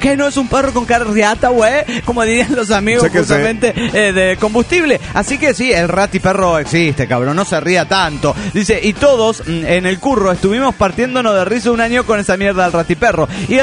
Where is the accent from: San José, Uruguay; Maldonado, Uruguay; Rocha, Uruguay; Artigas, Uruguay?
Artigas, Uruguay; Bella Unión; de Bella Unión, República Oriental del Uruguay.